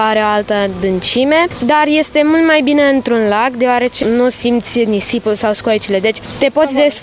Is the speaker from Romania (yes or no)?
yes; Bucharest, Romania; Eu sunt din București, dar am bunici în Constanța.